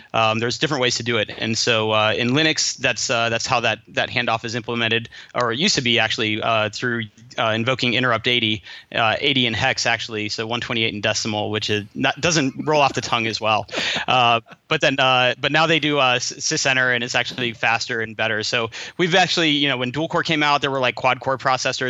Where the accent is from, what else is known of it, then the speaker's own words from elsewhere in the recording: Cincinnati, Ohio, United States; now in Austin, United States; So I live in Austin, Texas. I grew up in Cincinnati, Ohio, and that's where … kind of started.